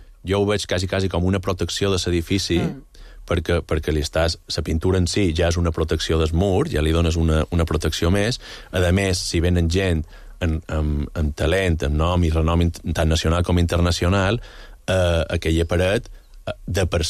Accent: Balearic Islands, Spain; Jo estiuetjat i he anat tots els caps de setmanes de quan era menut a Can Picafort. És a dir, que me sent de Can Picafort en gran part, perquè com la major part de mallorquins

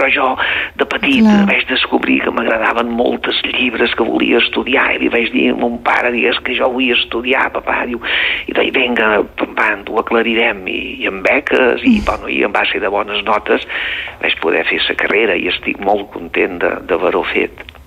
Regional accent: Balearic Islands, Spain; jo som menorquí

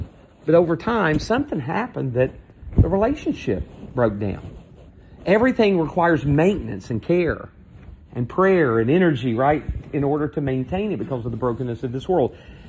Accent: Tennessee, United States; I'm from East Texas. Well, I'm from East Tennessee, but I'm trying to figure it out.

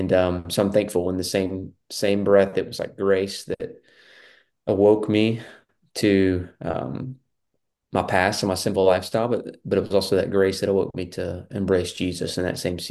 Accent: South Carolina, United States; So I grew up in South Carolina, grew up in a local church, but did not have a relationship with the Lord.

